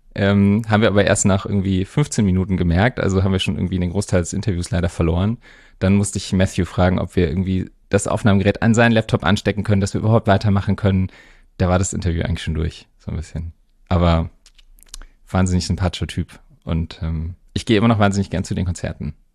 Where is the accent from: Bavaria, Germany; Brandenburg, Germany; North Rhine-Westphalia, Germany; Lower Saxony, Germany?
Bavaria, Germany; Munich; also born or lived in Freiburg / Berlin / Oslo; Genau, ich bin aufgewachsen in München und da auch